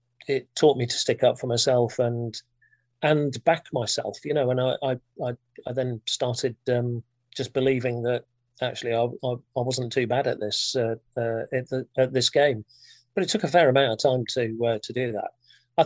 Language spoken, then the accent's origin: English; Thirsk, Yorkshire and the Humber, United Kingdom; So at about 6 or 7 years old, I think every person growing up in Thirsk harbored this desire to be a vet.